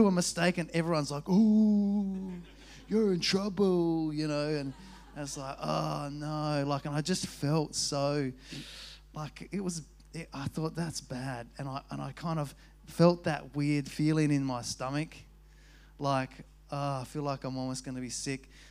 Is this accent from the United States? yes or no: no; Fulham, London, United Kingdom; And I grew up in Fulham, and there was more soccer there.